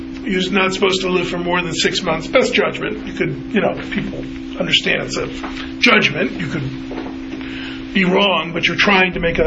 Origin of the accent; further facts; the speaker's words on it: Massachusetts, United States; I'm from Massachusetts. I understand the state somewhat. My parents are still there. My sisters all live there.